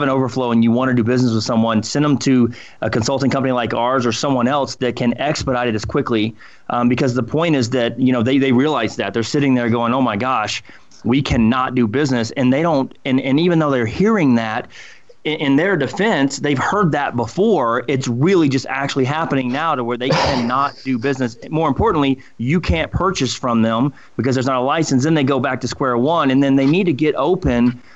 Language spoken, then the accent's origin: English; Colorado, United States; this is new for us because we grew up in Colorado, and everything mm-hmm. is compliance driven first.